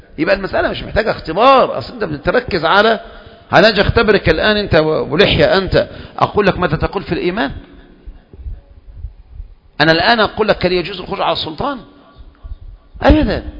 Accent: Kafr El Sheikh Governorate, Egypt; احنا من كفر الشيخ وكذا وكذا وكذا

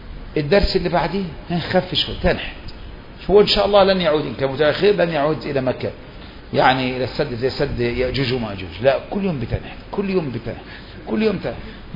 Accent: Egypt; ده انا رجل مصري، ده انا بحب مصر

